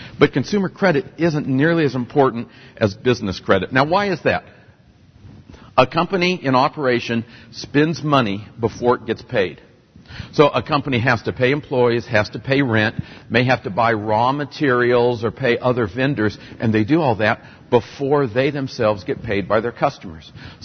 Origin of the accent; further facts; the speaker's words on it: Portland, Oregon, United States; I'm from Portland, Oregon.